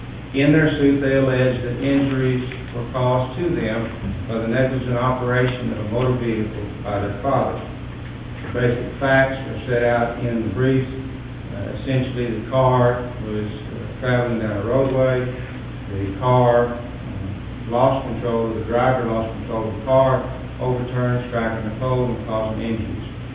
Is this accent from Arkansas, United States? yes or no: no; Lubbock, Texas, United States; I'm from Lubbock, Texas.